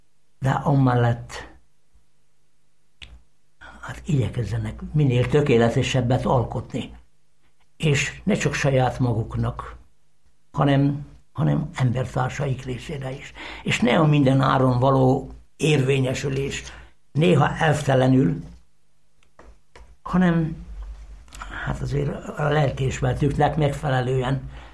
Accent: Veszprém County, Hungary; ami engem ért a szülőfalumban, meg a környezetben, Pápán

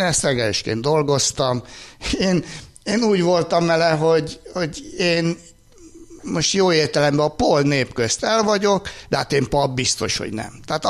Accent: Budapest, Hungary; én budapesti származású vagyok

